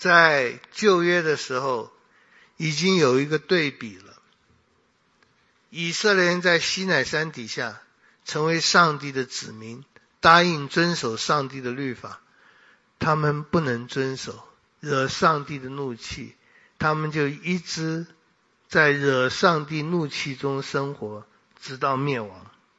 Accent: Taiwan; 我们在这里长大的，我们经历过好多次地震

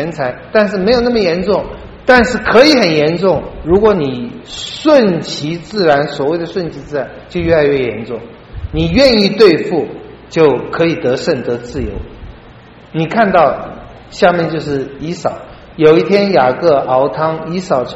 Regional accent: China; 这跟我们本性是不合的，尤其跟我们中国人本性是不合的。

